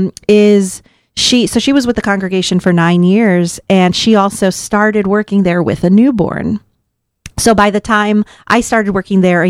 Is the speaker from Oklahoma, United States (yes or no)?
no; Skokie, Illinois, United States; I grew up in Skokie.